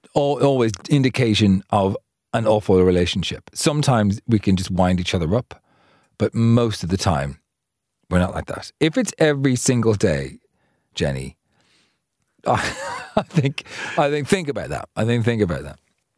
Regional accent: Limerick, Munster, Ireland; as I'm from Limerick. 061 County Coat

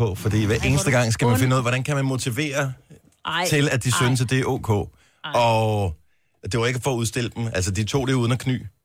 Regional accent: Region of Southern Denmark, Denmark; Jeg er fynbo over det hele jo.

